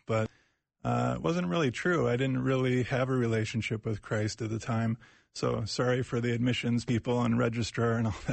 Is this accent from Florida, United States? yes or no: no; Edina, Minnesota, United States; also born or lived in Bloomington; I thought it would be like growing up in West Bloomington and in Edina.